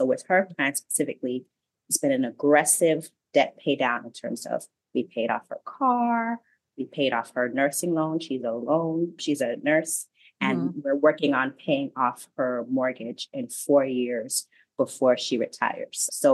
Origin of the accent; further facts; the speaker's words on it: Brooklyn, New York, United States; I am from Brooklyn, New York, but my family is from Haiti.